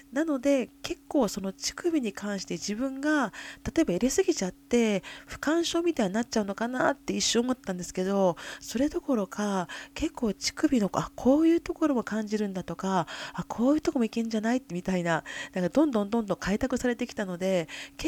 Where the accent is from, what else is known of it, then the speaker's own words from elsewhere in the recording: Kyoto, Japan; 私実は実家は京都なんですよね。